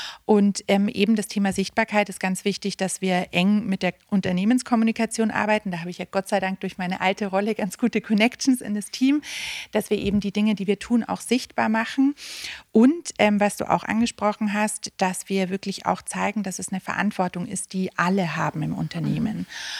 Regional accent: Germany; Das ist bei euch in Österreich genauso wie bei uns in Deutschland.

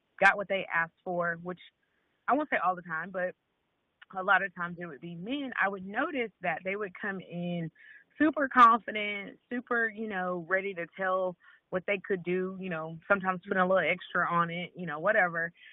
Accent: Memphis, Tennessee, United States; also born or lived in Arkansas; now in Dallas, United States; So I was born in Arkansas, grew up in Memphis, Tennessee, and then have lived in Dallas.

